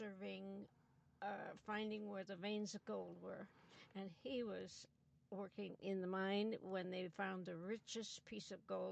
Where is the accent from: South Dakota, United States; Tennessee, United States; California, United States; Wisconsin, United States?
California, United States; Grass Valley; also born or lived in Nevada City, California; I was born in my grandmother and grandfather's house in Nevada City, but I grew up in Grass Valley, California, which is just 4 miles from Nevada City.